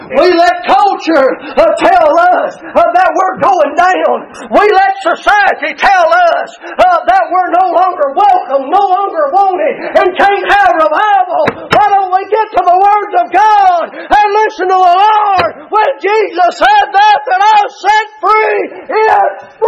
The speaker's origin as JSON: {"language": "English", "region": "Tennessee", "country": "United States", "said": "I ain't got a whole lot. I'm just from Tennessee."}